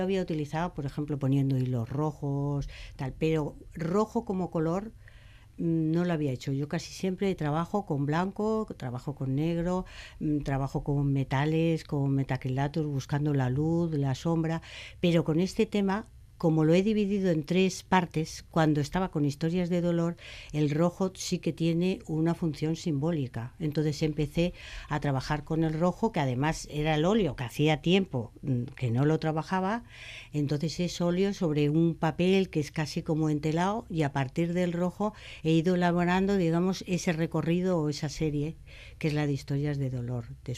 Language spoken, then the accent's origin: Spanish; Madrid, Community of Madrid, Spain; now in Cuenca, Spain; porque yo soy de Madrid, no soy de Cuenca, entonces yo fui por el azar y bueno, pues me quedé ahí.